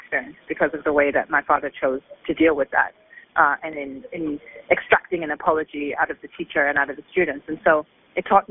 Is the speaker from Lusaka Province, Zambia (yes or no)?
yes; Lusaka, Lusaka Province, Zambia; So growing up in Lusaka was a wonderful, in many ways beautiful experience, not without its difficulties